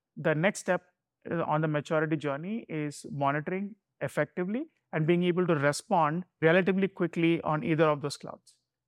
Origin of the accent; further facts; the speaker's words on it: Mumbai, Maharashtra, India; first language Malayalam; English is a second language; English, I can speak Hindi. I grew up in Mumbai, so I can speak Marathi. My mother tongue, or it's the language that we speak at home, is Malayalam. And then because of Malayalam, I can speak Tamil and I can speak Gujarati as well.